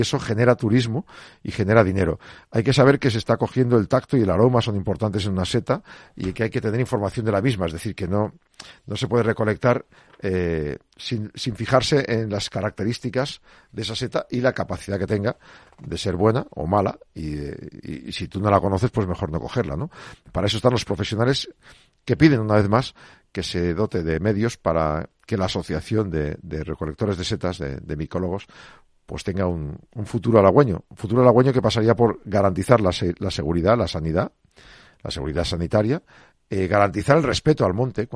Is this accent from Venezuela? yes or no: no; Burgos, Castile and León, Spain; Yo en mi pueblo, en Burgos, lo hacen.